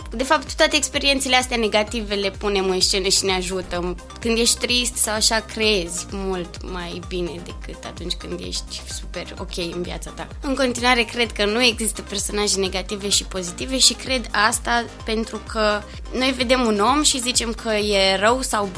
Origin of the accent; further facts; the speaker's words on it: Prahova, Romania; now in Târgu Mureș, Romania; Când mă întreabă lumea de unde ești, tot timpul zic că sunt de acolo și că sunt prahoveancă.